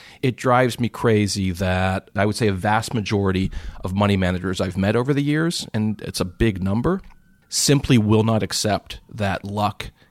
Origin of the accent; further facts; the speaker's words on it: Pittsburgh, Pennsylvania, United States; I bleed black and gold. I grew up in Pittsburgh.